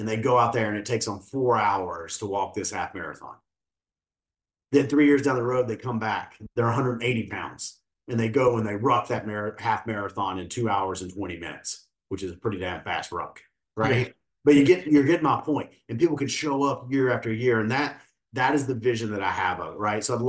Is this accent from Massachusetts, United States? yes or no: no; West Virginia, United States; I'm from West Virginia originally, love the West Virginia mountains.